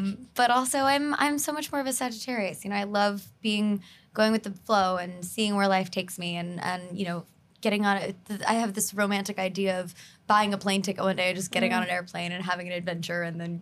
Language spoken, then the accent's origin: English; Kansas City, Missouri, United States; A long time ago, I'm from Kansas City originally.